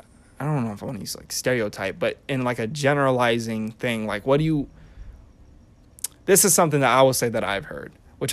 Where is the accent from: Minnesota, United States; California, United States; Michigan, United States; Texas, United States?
California, United States; It's hard for me as a Californian.